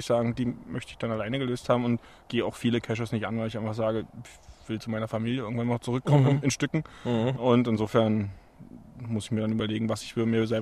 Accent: Eberswalde, Brandenburg, Germany; in Überswalde, das ist eben mein Heimatort, wo ich mal aufgewachsen bin

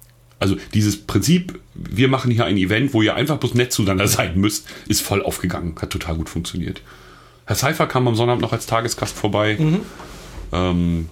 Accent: Mecklenburg-Vorpommern, Germany; Als Mecklenburger ist es natürlich, also wenn man nicht gerade aus Industrieregionen kommt, dann flasht einen das nicht so

